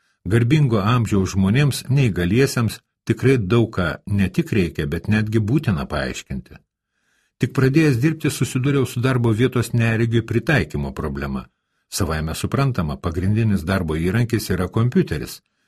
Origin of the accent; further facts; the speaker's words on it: Panevėžys County, Lithuania; Juolab šis miestas yra netoli mano tėviškės.